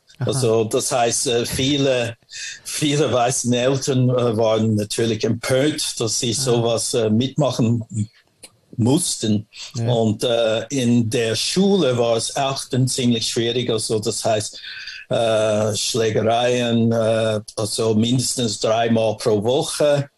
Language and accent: German; Los Angeles, California, United States; German is a second language; Ich bin in Los Angeles geboren und 1965 haben wir in Watts, California, das ist dort, wo ich gewohnt habe, hat der erste Aufstand stattgefunden.